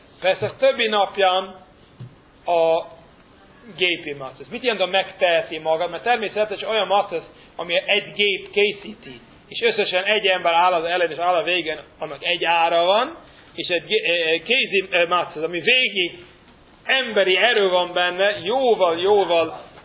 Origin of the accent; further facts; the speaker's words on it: Brooklyn, New York, United States; ott Brooklynban, abban a magyar negyedben, ahol én nőttem fel, az a Williamsburgban, ott mindenki magyar holokauszt túlélő. Ortodoxok, mindenki haszít.